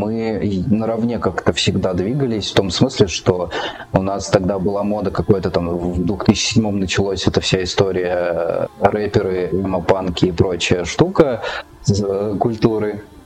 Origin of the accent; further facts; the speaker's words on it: Orenburg, Orenburg Oblast, Russia; also born or lived in Orsk; Родился я в Орске, уехал в Оренбург в интернат, учился там, потом вот остался надолго в Оренбурге, ну и с Оренбурга что-то меня мотает теперь.